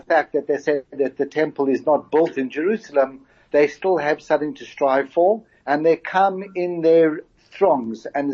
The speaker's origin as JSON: {"language": "English", "country": "South Africa", "accent": "South African", "said": "he has my accent, and I hear his accent, and obviously both from South Africa, and working in London."}